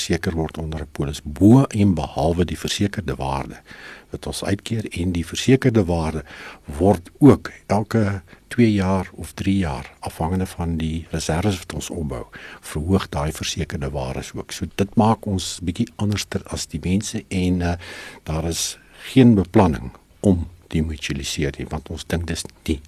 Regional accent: Welkom, Free State, South Africa; toe ek het groot geword in Welkom.

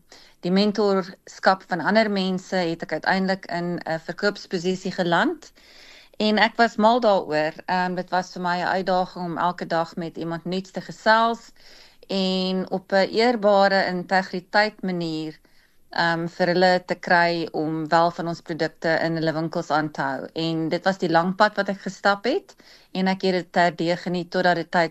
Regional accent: Pretoria, Gauteng, South Africa; also born or lived in various towns; Ek is gebore en getooi in Pretoria, maar het ook verskillende dorpe besoek of gebly. Ek was in 13 verskillende skole gewees, maar uiteindelik weer terug in Pretoria, maar ek werk in Johannesburg.

